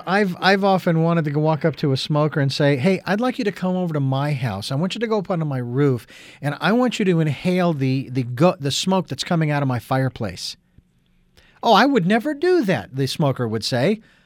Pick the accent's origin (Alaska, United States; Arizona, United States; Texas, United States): Arizona, United States; Phoenix; I said this 20, 30, 40 years ago as I was watching people when I was growing up in Phoenix. We had like Sun City and Sun City West and all this kind of stuff.